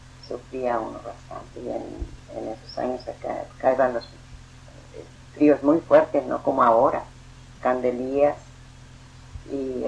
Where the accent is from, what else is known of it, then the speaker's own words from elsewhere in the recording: Alice, Texas, United States; En Alice. El año 1899, el día 9 de noviembre.